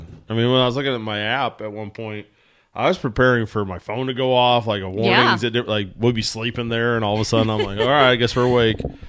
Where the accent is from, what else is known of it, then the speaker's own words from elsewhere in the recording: Midwest, United States; Actually, it's the joke of being a Midwesterner, we are the idiots that, tornado, let's go outside.